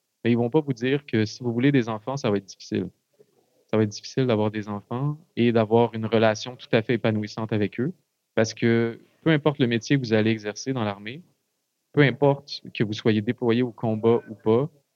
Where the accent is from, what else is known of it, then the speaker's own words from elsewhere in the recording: Canada; en tant que Canadien, qu'est-ce qu'on est, qu'est-ce qu'on représente?